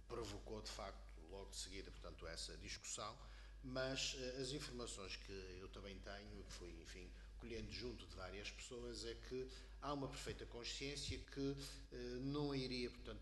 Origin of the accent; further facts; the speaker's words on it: Azores, Portugal; fui eleito pelos Açores pelo Partido Socialista, sou terceirense